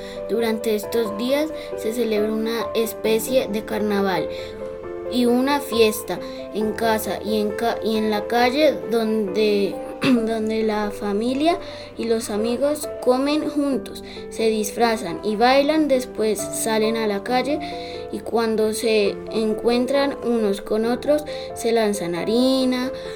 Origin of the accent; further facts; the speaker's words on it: Colombia; soy de Colombia y vine el mes pasado.